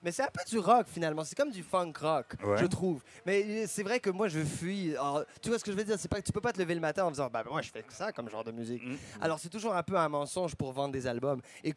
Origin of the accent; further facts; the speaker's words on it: Montreal, Quebec, Canada; also born or lived in Algeria / New Brunswick / Ontario; Et on est parti d'Algérie. Ensuite, quand j'étais tout bébé, j'ai grandi à Montréal et à Moncton, au Nouveau-Brunswick, chez les Acadiens, et à Ottawa, en Ontario. Donc, je suis Monsieur Passeport.